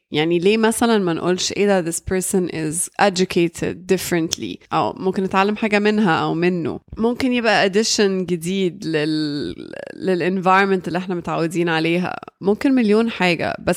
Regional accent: Jeddah, Makkah Province, Saudi Arabia; first language Arabic; English is a second language; I grew up speaking Arabic, and because I grew up in Jeddah in Saudi Arabia around so many different Arabic dialects, we ended up all speaking English. So we ended up acquiring a really strong English accent.

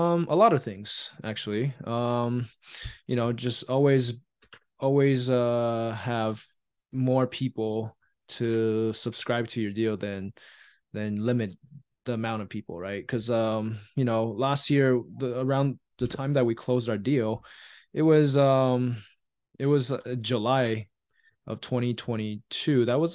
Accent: Taiwan; I was born and raised in Taiwan, and with the saver's mentality, that's how I was raised by my parents.

